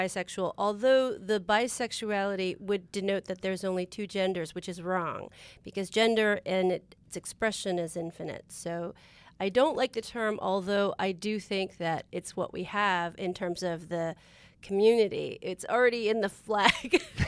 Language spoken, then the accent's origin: English; San Francisco, California, United States; Yes, it was a gay bookstore in San Francisco on Polk Street in the 70s.